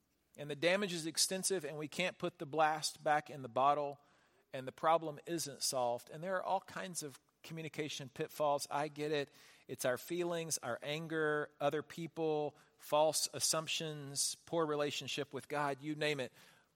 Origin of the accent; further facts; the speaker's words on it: Houston, Texas, United States; I grew up in Houston, lots of pine trees on our property.